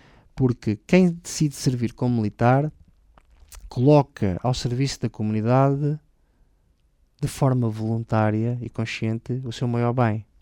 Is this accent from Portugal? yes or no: yes; Portugal; nós somos portugueses, queremos ser portugueses. Nós todos.